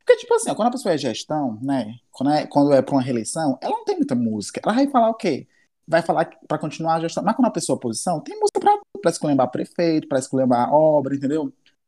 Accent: São Gonçalo, Ceará, Brazil; não sou de Fortaleza, né? Eu sou da região metropolitana São Gonçalo.

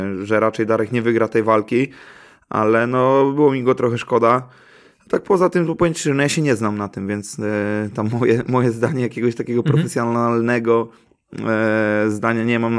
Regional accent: Pomeranian Voivodeship, Poland; mimo, że my jesteśmy obaj z Pomorza, to spotkaliśmy się na Śląsku.

